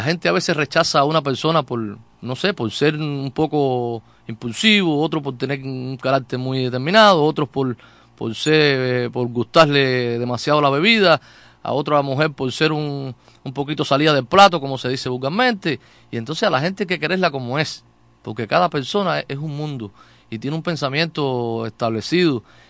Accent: Matanzas, Cuba; Soy un enamorado ferviente de mi tierra, es decir, lo que hago, lo que escribo, lo que trato de desarrollar en mi arte precisamente es defendiendo la tierra de la Ciénaga de Zapata.

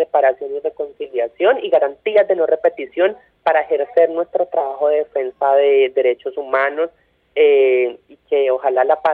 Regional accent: Curillo, Caquetá, Colombia; soy de Curillo, Caquetá.

